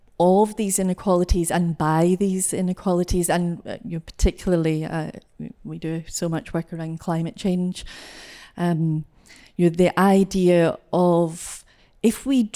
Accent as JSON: {"language": "English", "town": "Glasgow", "region": "Scotland", "country": "United Kingdom", "tie": "born or raised there", "said": "I grew up in the East End of Glasgow."}